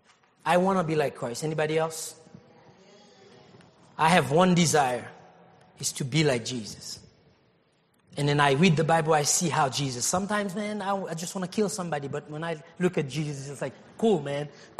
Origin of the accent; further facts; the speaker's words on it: Haiti; I grew up in Haiti, and people don't have the opportunity.